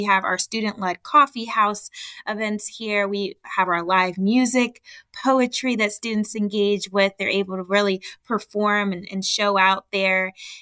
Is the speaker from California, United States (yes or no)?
yes; Los Angeles, California, United States; born or raised there